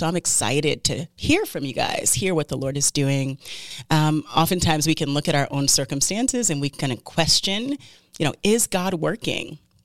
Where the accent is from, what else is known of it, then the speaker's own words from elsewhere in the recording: United States; first language English; now in Philadelphia, United States; I should say that English is my first language. I was raised in the States. I currently live in Philadelphia with my husband, Shai, and our three kids.